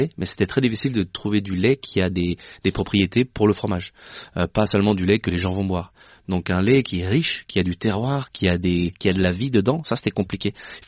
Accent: Chambéry, Auvergne-Rhône-Alpes, France; je suis né dedans, hein. Je viens de Savoie, à Chambéry

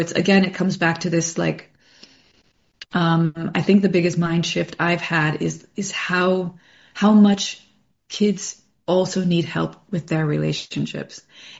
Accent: United States; But that I have done myself as an American, I've integrated the reframing into my life

